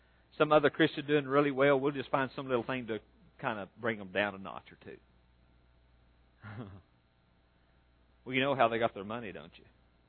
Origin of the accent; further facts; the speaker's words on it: Oklahoma City, Oklahoma, United States; and I come from Oklahoma City, and I'm in a hurry.